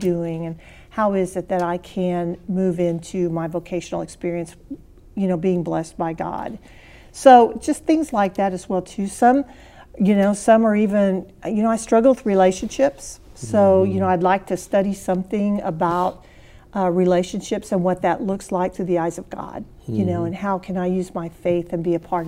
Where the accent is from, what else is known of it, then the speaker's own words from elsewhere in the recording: Missouri, United States; I'm from Missouri